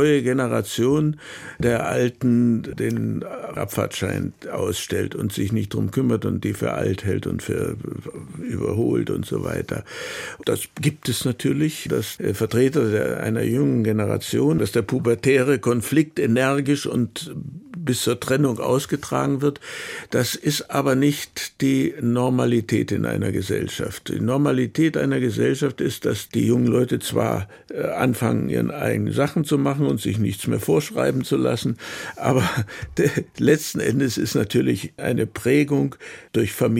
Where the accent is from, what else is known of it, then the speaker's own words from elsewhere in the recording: East Germany, Germany; Da gibt es viele bei uns im Osten. Ich weiß nicht gut, ob das im Westen genauso ist